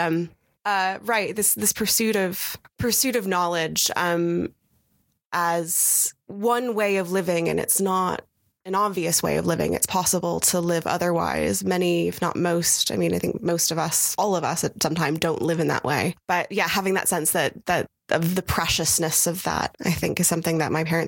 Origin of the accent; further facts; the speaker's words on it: United States; so fortunate to have growing up in the United States was a profound sense of, you know, how lucky I was to be where I was